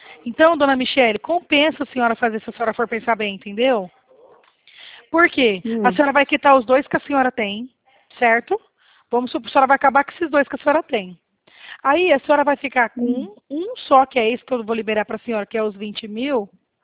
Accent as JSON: {"language": "Portuguese", "town": "Presidente Prudente", "region": "São Paulo", "country": "Brazil", "said": "Nós somos aqui do estado de São Paulo, Presidente Prudente."}